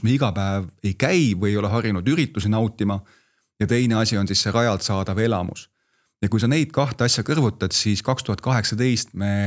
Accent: Kohtla-Järve, Ida-Viru County, Estonia; mina ise olen teinud Kohtla-Järve poiss, ma olen sealtpoolt pärit

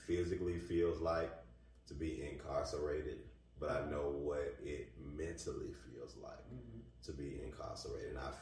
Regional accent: the South, United States; all the years that we've wasted growing up in the Bible Belt South.

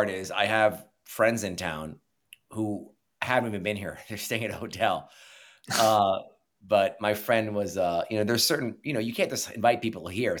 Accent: India; I am Indian.

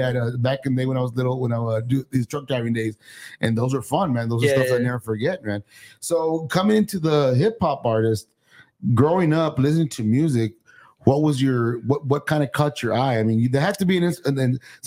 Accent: Texas, United States; growing up in Rio Grande, I mean, I grew up in the Inner Valley

